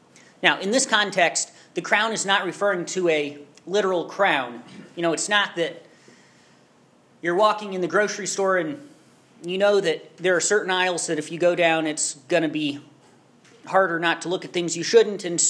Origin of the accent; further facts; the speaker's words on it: Iowa, United States; I don't know if you ever heard this growing up in Iowa.